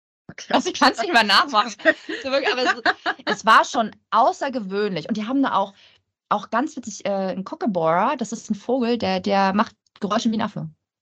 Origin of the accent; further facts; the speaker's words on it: Stralsund, Mecklenburg-Vorpommern, Germany; den ich aus meiner Heimatstadt Stralsund